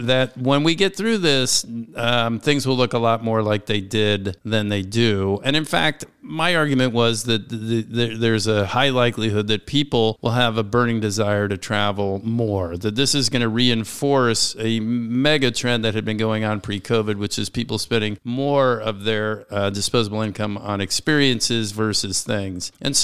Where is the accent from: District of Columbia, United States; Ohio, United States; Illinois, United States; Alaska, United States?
District of Columbia, United States; Washington; This is my hometown, born and raised in Washington, D.C. and the surrounds.